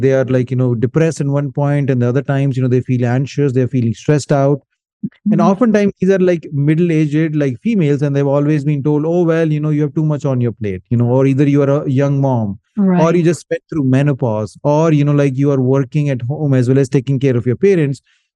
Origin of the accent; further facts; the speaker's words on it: India; I'm from India.